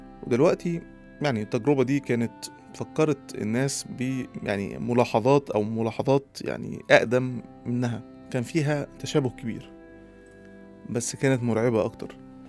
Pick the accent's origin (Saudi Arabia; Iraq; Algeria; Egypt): Egypt; كان موظف وموظف حكومة زي اللي عندنا في مصر عاديين جدا